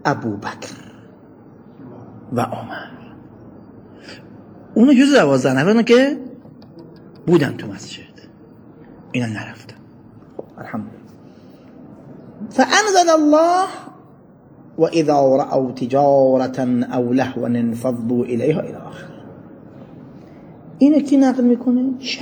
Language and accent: Persian; Iran; بابا من بچه ایرانم